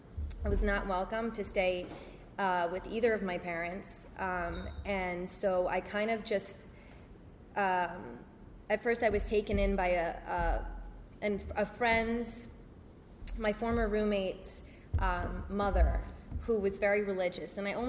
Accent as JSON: {"language": "English", "town": "Long Island", "region": "New York", "country": "United States", "tie": "born or raised there", "said": "I'm from Long Island. That's where I was born and raised."}